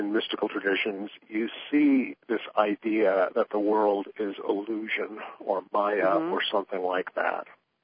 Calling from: Illinois, United States; I'm in the Chicago area. I'm about 30 miles west of Chicago.

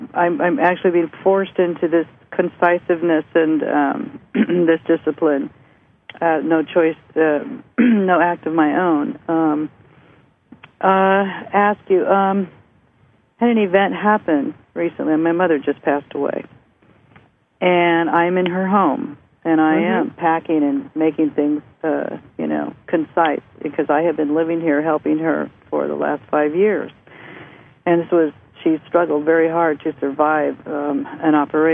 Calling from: Palo Alto, California, United States; I'm in Northern California in Palo Alto.

